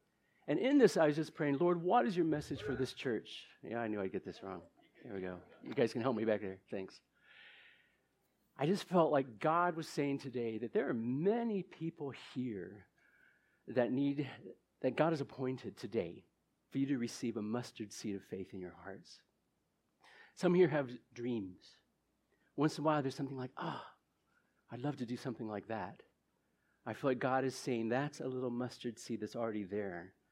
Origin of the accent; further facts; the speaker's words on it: Cali, Valle del Cauca, Colombia; from Cali, Colombia.